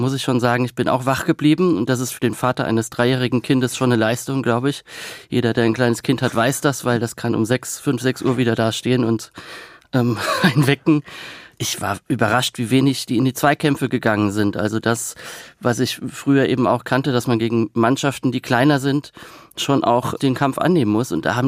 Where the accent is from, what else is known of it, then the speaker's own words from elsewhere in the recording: Rhineland-Palatinate, Germany; accent: Palatine German; Ich kann natürlich auch Pelsisch babbeln, aber dann verstehen die meisten Leute mich nicht mehr.